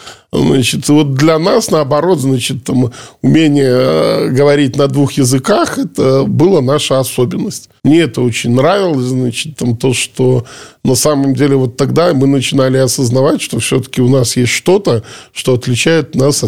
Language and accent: Russian; Belarus; born or raised there